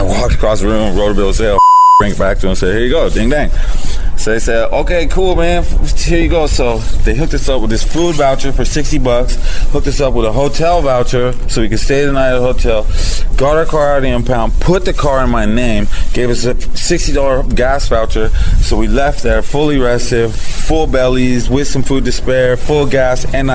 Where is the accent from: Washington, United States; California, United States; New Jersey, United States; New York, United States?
Washington, United States; Washington State.